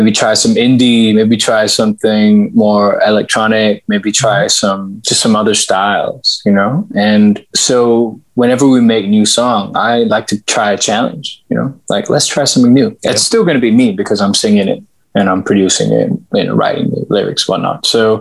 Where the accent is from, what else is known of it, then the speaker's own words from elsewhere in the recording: Singapore; also born or lived in Australia; So I was growing up as an Australian, and we moved to Singapore together as a family for work. And so I ended up growing up there, and now I'm still here.